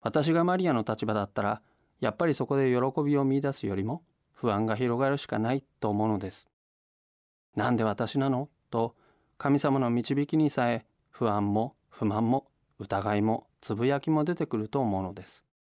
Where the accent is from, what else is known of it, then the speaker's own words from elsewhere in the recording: Tokyo, Japan; moved away as an adult; 私は生まれも育ちも東京なのですが、2013年4月、今から11年前に仕事の関係で関西に引っ越してきました。